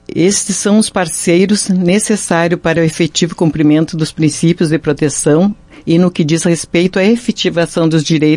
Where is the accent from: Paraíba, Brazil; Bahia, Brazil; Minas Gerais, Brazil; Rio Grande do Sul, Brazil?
Rio Grande do Sul, Brazil; Lagoa Vermelha; Sim, sou de Lagoa Vermelha, nasci e continuo vivendo aqui há muitos anos.